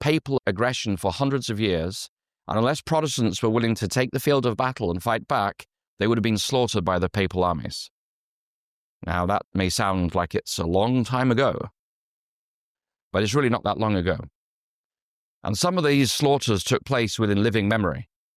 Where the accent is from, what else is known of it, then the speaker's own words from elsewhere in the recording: England, United Kingdom; as a student of history growing up in England